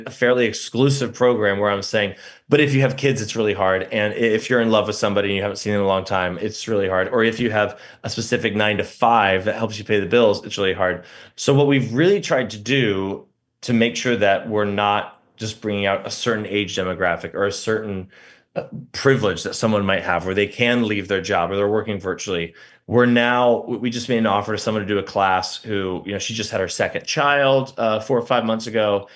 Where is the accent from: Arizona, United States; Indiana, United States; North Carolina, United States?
Indiana, United States; because I'm from Indiana, I somehow had relationships with, like, the mayor's office